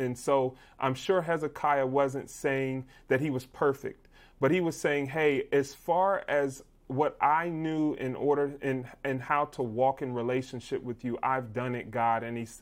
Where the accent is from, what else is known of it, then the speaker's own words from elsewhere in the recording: Columbus, Ohio, United States; I am live from Columbus, Ohio right now in my mom's home. This is the home that I grew up in.